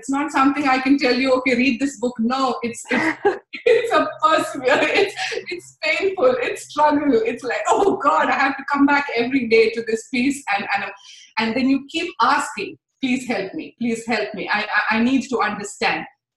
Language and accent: English; India; Even though I'm an Indian, I'm not good with it.